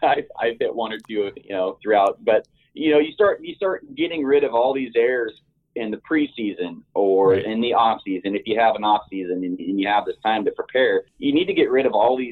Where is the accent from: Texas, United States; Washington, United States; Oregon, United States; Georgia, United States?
Oregon, United States; I grew up in Oregon. I'm 28, been hunting here my whole life